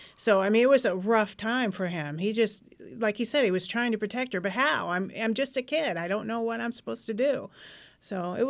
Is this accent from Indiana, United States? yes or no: yes; Indiana, United States; born or raised there